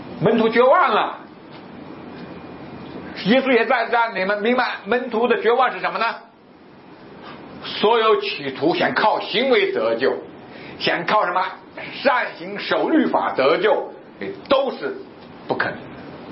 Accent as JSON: {"language": "Chinese", "country": "China", "said": "我们中国人说"}